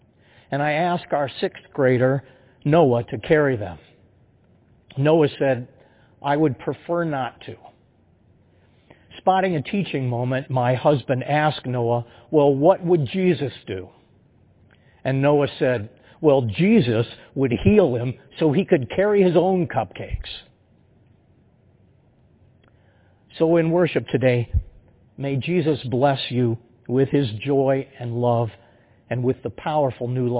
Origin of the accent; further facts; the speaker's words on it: Akron, Ohio, United States; I grew up in Akron, the first of five children.